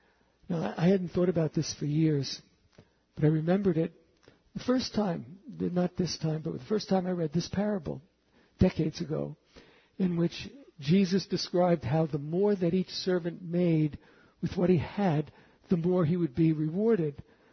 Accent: Bronx, New York, United States; I kept thinking back to something that happened to me when I was a kid growing up in the Bronx.

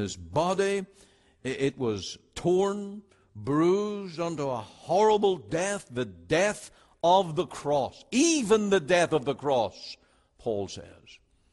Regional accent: Ireland; now in Canada; When I grew up in Ireland

